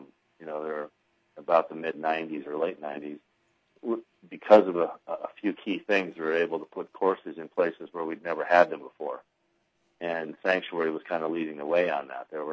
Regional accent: North Dakota, United States; And I played out there as a kid because I grew up in North Dakota, so I played that course many times.

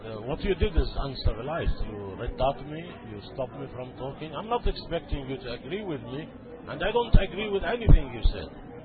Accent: United States; And don't forget, I am an American.

